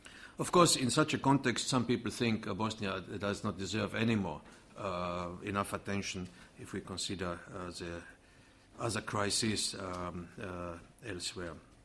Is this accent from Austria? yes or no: yes; Austria; especially in my home country, Austria, there's nothing else but just the refugee crisis.